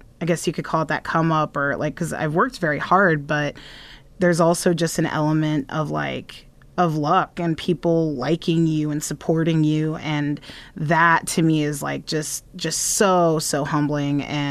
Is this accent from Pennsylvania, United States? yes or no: no; Tulsa, Oklahoma, United States; born there; You know, like I was born in Tulsa.